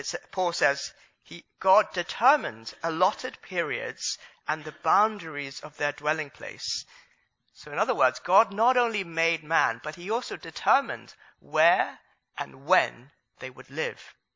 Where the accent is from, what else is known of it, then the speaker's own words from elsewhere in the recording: Hong Kong; also born or lived in Leeds, United Kingdom; So I was born in this country, actually. I was born in Leeds, in Yorkshire, my mum went to university there, and my aunt used to work there. So, yeah, we do have some links with Yorkshire. So I was born there, which is brilliant. After I was born, my parents took me back to Hong Kong, so that I grew up in Hong Kong.